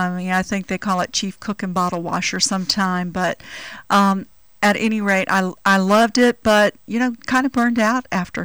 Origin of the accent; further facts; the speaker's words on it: Zephyrhills, Florida, United States; I'm from a small town in Florida, Zephyr Hills, which is 28 miles north of Tampa.